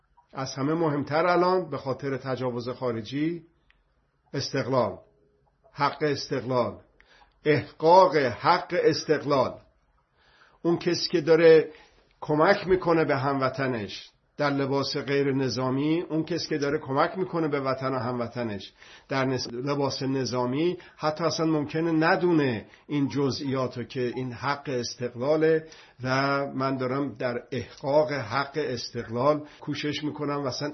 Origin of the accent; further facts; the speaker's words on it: Iran; مکانیکم میبینه من ایرانی هستم